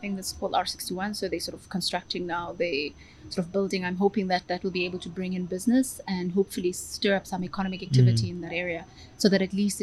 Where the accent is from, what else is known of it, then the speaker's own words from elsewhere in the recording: Lusikisiki, Eastern Cape, South Africa; highlighting that I'm from Lusikisiki and the work that I do as a business. I find that Lusikisiki is one of the towns